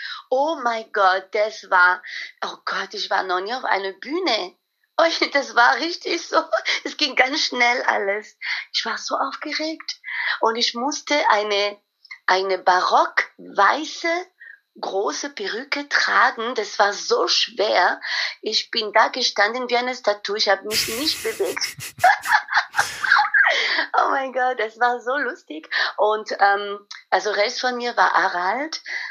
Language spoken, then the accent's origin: German; Paris, Île-de-France, France; German is a second language; now in Germany; Ich bin mit der Schule aus Paris gekommen und ich musste ein Praktikum im Ausland wählen.